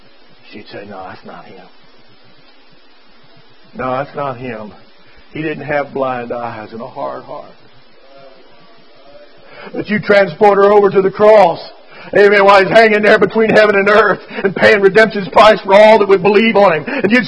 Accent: Fairfax, Virginia, United States; When I was a boy, I was raised in the Catholic Church. And I used to go to St. Leo's down there on 237 in Fairfax.

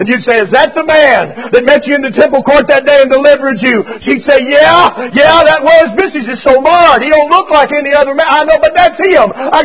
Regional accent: Fairfax, Virginia, United States; When I was a boy, I was raised in the Catholic Church. And I used to go to St. Leo's down there on 237 in Fairfax.

